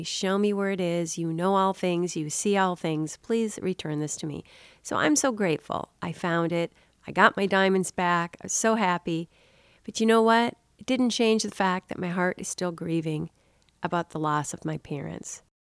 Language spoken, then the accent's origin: English; Minnesota, United States; My parents have lived in Minnesota their whole life. I was born and raised in Minnesota.